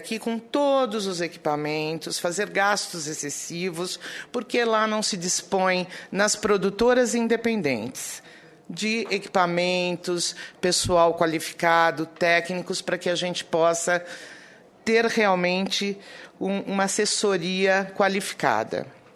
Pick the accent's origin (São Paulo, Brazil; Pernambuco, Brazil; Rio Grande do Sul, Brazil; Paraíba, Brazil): São Paulo, Brazil; eu sou de São Paulo, nós temos 2.000 produtoras em São Paulo